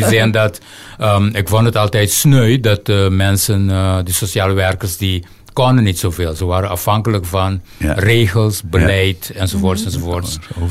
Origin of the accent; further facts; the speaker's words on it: Curaçao; born there; Ik ben sowieso op Curaçao geboren.